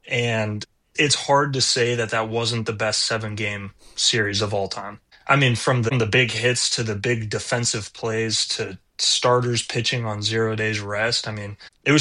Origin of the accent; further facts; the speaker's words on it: Rapid City, South Dakota, United States; also born or lived in Deadwood; I grew up in Rapid City, born in Lee Deadwood, a little smaller town even before that.